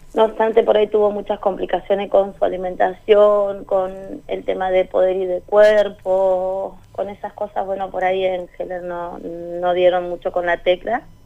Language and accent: Spanish; Picún Leufú, Neuquén, Argentina; Yo soy de Picunlaufú, soy nacida y criada en Picunlaufú.